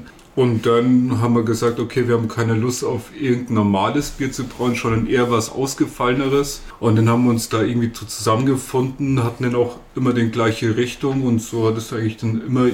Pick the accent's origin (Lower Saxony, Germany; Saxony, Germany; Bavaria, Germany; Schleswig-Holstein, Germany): Bavaria, Germany; moved away as an adult; Ich komme ursprünglich aus Oberbayern, bin dann vor ein paar Jahren zum Studieren hierher gezogen